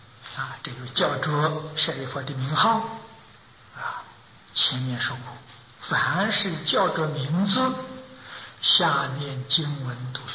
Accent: China; 我们中国人喜欢讲天时地利人和啊

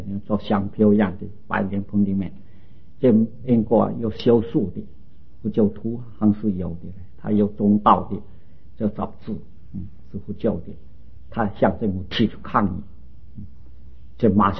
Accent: China

